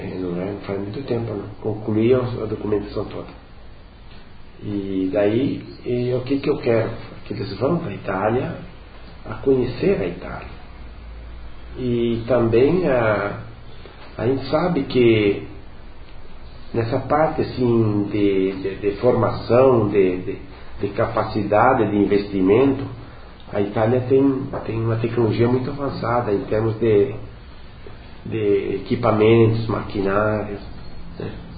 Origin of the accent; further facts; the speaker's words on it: Canela, Rio Grande do Sul, Brazil; Eu quero ver se é possível eu fazer um gemelagem com Canela, que é a minha terra de origem.